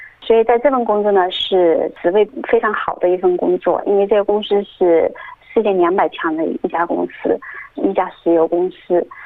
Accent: China

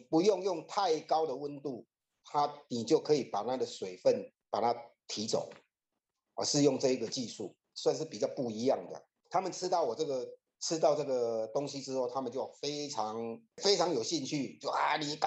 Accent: Taiwan; 值得我们台湾人就是把我们这些技术带过来协助他们

